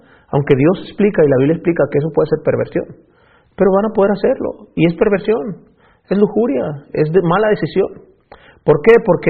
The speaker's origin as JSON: {"language": "Spanish", "region": "Texas", "country": "United States", "said": "No está permitido en Texas, de donde yo vengo."}